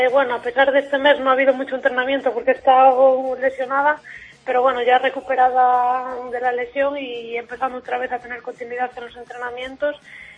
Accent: Castile and León, Spain; Me crié, digamos, en Cuatro Vientos y ahora pues resido en Fuentes Nuevas.

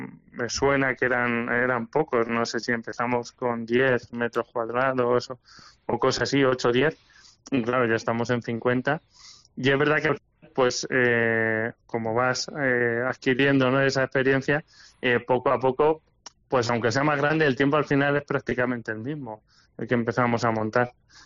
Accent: Albacete, Castilla-La Mancha, Spain; todos somos de Albacete, ¿no? O sea, de la ciudad de Albacete, estamos aquí en el Belén.

